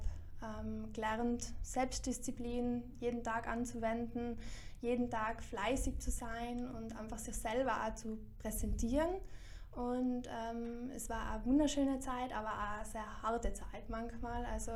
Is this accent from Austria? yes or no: yes; Innsbruck, Tyrol, Austria; ich bin 27, ich komme aus Innsbruck